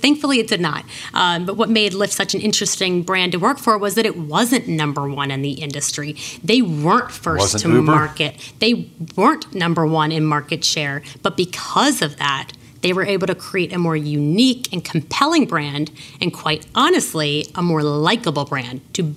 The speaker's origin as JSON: {"language": "English", "town": "Richmond", "region": "Virginia", "country": "United States", "also_born_or_lived": "New York City", "said": "I spent nearly a decade in New York City, and I absolutely loved it. But I'm from Richmond, and I always wanted to come back to Richmond."}